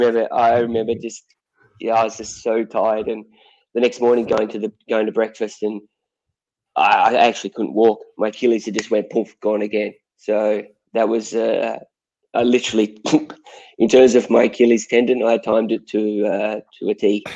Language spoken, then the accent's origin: English; Sydney, New South Wales, Australia; I was from Sydney, I lived in Sydney. It was, you know, 20K away from where my mum and dad lived.